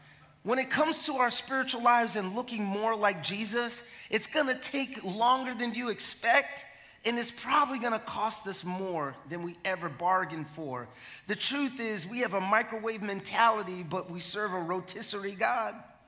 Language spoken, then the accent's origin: English; New York City, New York, United States; We're from New York City, so even getting out of New York to go get you a nice house